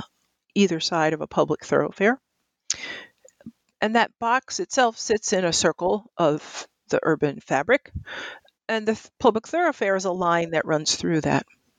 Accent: Orange, New Jersey, United States; I'm a member of the First Unitarian Universalist Church of Essex County, which is in Orange, my hometown.

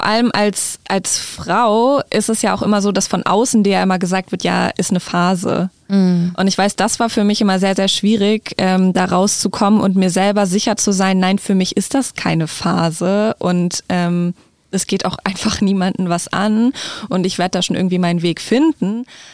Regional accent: Hanover, Lower Saxony, Germany; Ich komme aus Hannover ursprünglich und habe da nichts gefunden.

